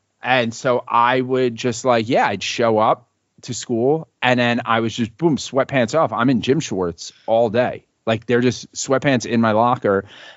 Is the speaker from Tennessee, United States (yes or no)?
no; New York City, New York, United States; No, like I grew up in New York City.